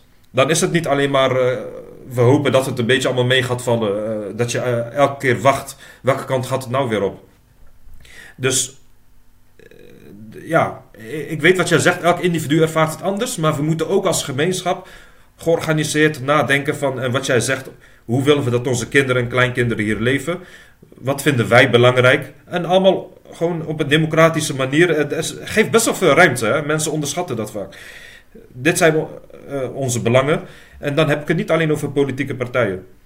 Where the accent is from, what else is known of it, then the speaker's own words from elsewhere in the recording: Morocco; we zijn wel gemeenschap als Marokkanen en als moslims bijvoorbeeld.